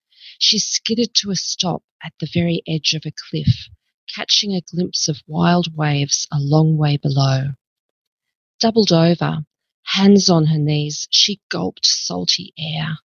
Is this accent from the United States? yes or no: no; Australia; I'm an Australian author